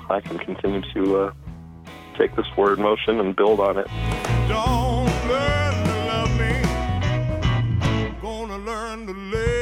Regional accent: Michigan, United States; because I am from Michigan. I'm born and raised here. The sounds of this area are what help shape the music that I play.

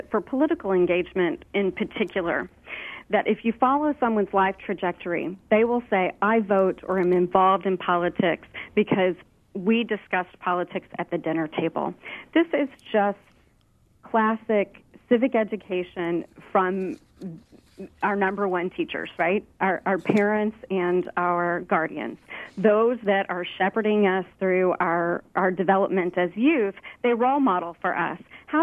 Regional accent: Arkansas, United States; I'm from Arkansas, and I was taught not to discuss religion or politics over the dinner table

